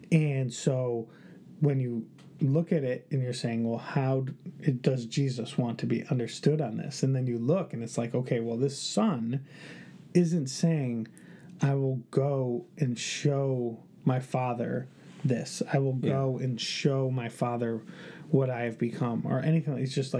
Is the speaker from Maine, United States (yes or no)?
no; Connecticut, United States; I'm actually from Connecticut. I normally go to a church in Bloomfield, but I'll be going to a church down here.